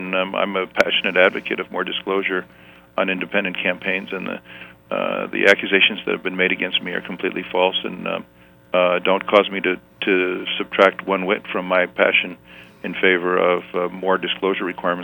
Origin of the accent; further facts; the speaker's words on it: Canada; born there; Well, a lot of people don't know this, but I'm a naturalized citizen myself. I was born in Canada.